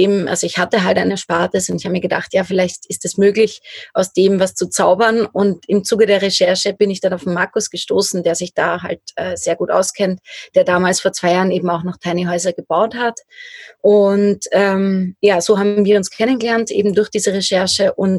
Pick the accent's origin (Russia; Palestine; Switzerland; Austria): Austria; Lower Austria; 30 Jahre jetzt, jung und ich komme aus Niederösterreich ursprünglich. Wir sind mittlerweile in der Steiermark, im Sommer vor allem und im Winter halt im Van unterwegs.